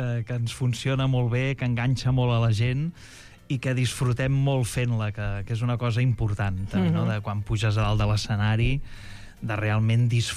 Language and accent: Catalan; Terrassa, Catalonia, Spain; accent: Lleida Catalan; jo soc nascut a Terrassa, però de pares lleidatans. Llavors, a casa sempre hem parlat lleidatà, però llavors al sortir al carrer, els amics, tal i tot, doncs ja parlava l'oriental de Terrassa. Llavors, clar, tinc com els dos dialectes des del bressol